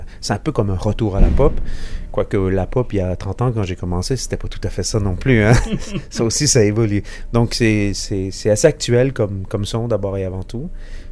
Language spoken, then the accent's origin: French; Canada; ça a été une folie, vraiment une folie chez moi au Canada